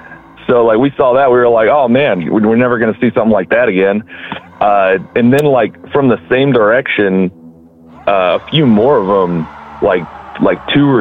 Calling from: Kansas, United States; I'm calling from Kansas. Good old Kansas.

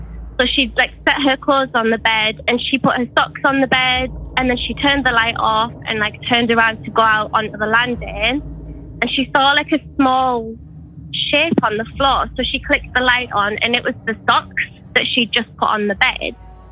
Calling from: New Zealand; I'm calling from New Zealand.

